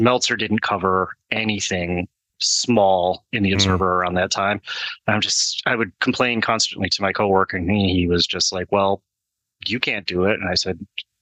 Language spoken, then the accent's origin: English; Buffalo, New York, United States; So I'm from Buffalo, New York. So we got we got New York City syndication, we got local syndication, we got Ontario syndication.